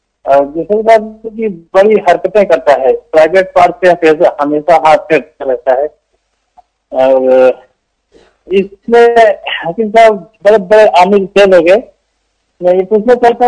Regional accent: India; now in Saudi Arabia; और मैं इंडिया से हूँ।

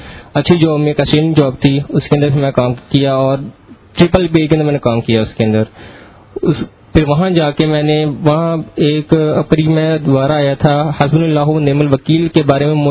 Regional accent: Lahore, Punjab, Pakistan; میں لاہور سے ہوں.

